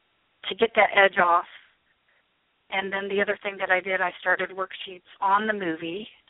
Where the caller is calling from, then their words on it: Illinois, United States; I'm South Central Illinois.